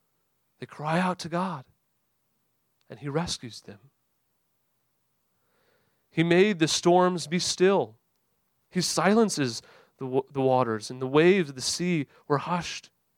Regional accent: Great Lakes, United States; I grew up on Lake Michigan. That's a lake, not a sea.

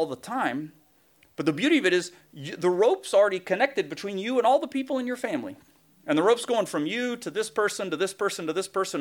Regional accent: Tennessee, United States; See, I'm from Tennessee, which most of you knew.

